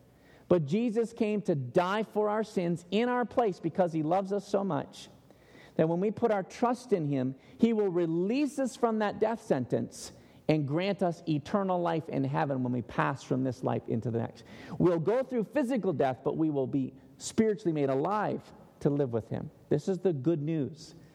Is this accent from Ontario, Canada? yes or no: yes; Ontario, Canada; I'm originally from Ontario, Canada